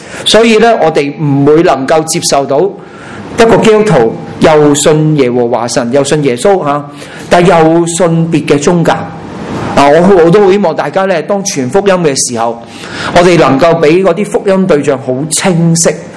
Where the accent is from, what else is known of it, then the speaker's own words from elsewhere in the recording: China; 佢哋有种观念啊，同我哋中国人真系几似嘅